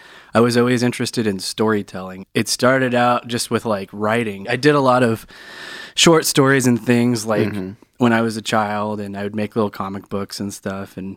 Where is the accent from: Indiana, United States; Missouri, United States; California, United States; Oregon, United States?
Oregon, United States; Grants Pass; So Dutch Bros, it's been in my life for a long time because I grew up in Grants Pass.